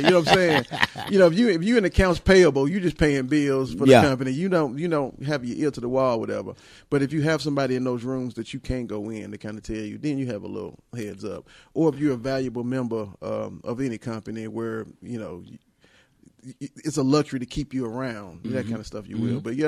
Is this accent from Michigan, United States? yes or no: no; Birmingham, Alabama, United States; Because I'm from Alabama, Birmingham, Alabama. And I know the people there don't really want to be there.